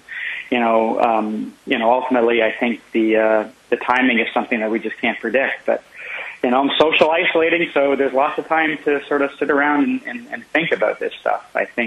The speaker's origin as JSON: {"language": "English", "country": "Canada", "tie": "born or raised there", "said": "being a kid growing up in Canada, I grew up on a lot of sketch comedy."}